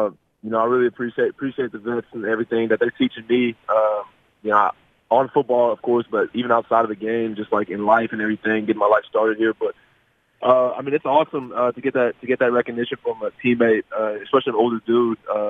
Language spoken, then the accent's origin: English; Houston, Texas, United States; just being in Houston, growing up in Houston.